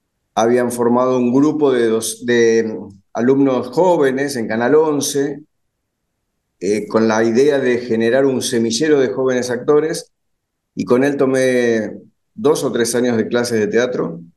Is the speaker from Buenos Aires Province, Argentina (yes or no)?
yes; 25 de Mayo, Buenos Aires Province, Argentina; yo soy de 25 de Mayo, provincia de Buenos Aires